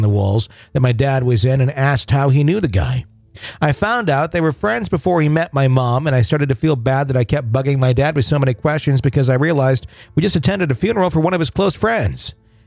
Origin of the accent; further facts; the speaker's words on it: Wisconsin, United States; also born or lived in Minnesota; During the time, I was from Minnesota, but originally Wisconsin.